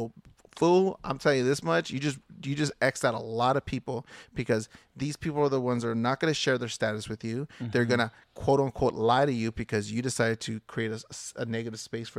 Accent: United States; born there; though I identify as a Chicano, Mexican American, a Latino, whatever you want to call me, you know, I was born here in the United States.

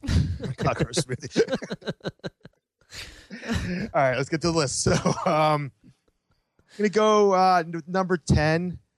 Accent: California, United States; But I grew up in California, so I spent my Universal attachment is definitely Hollywood.

